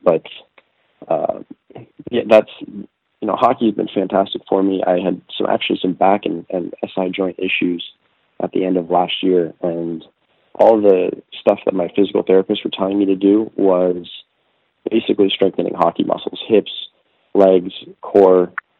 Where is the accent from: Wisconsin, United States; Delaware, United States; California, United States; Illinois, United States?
California, United States; Stanford; I was born in the Stanford Hospital. Mom and dad both went there. My aunt, uncle, grandpa had a little bit of legacy. I grew up playing the Stanford golf course